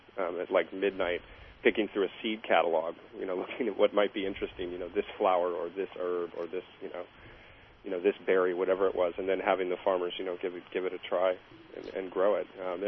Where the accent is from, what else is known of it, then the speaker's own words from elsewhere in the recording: San Francisco, California, United States; also born or lived in Napa; You know, I'm from San Francisco. I'm from an urban area, and I've lived outside of the city now for about 8 years. Half that time was in Napa, and then 4 years ago I ended up moving up to northern Sonoma County